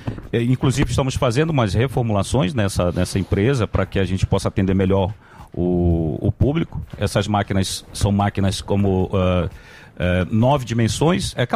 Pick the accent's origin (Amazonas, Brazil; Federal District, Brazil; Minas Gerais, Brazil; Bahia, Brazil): Amazonas, Brazil; Manaus; now in São Paulo, Brazil; eu sou de Manaus, já moro aqui há 4 anos, né? Então eu estou fazendo algumas coisas aqui já em São Paulo